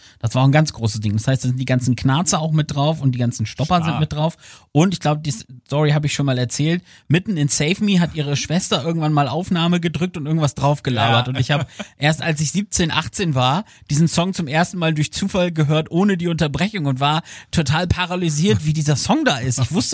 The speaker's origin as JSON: {"language": "German", "town": "Aurich", "region": "Lower Saxony", "country": "Germany", "said": "ich komme ja aus Aurich im wunderschönen Ostfriesland"}